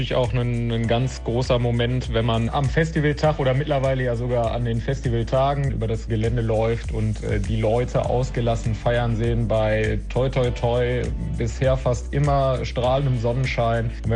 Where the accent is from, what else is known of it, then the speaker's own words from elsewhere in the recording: Solingen, North Rhine-Westphalia, Germany; born there; ich bin 31 Jahre alt, gebürtiger Solinger, wohne im wunderschönen Höchscheid